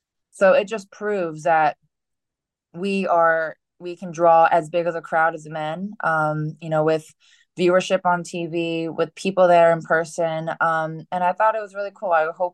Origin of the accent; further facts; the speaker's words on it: Hawaii, United States; I think that growing up in Hawaii gave me a really unique set of experiences.